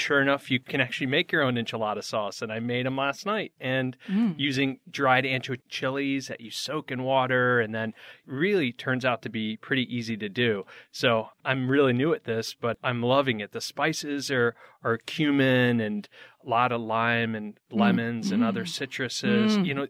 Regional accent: Connecticut, United States; Yeah, I grew up in Connecticut. So like you, you know, I just used to not the greatest Mexican food

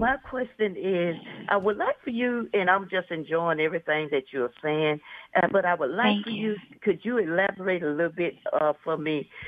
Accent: Rock Hill, South Carolina, United States; Okay, I'm from Rock Hill, South Carolina.

